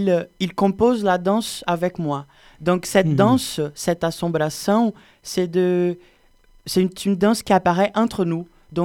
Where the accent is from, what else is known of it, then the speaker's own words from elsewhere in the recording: Brazil; moved away as an adult; now in Montpellier, France; Donc, j'habite à Montpellier depuis 2022. Je suis venu du Brésil directement pour faire ces parcours.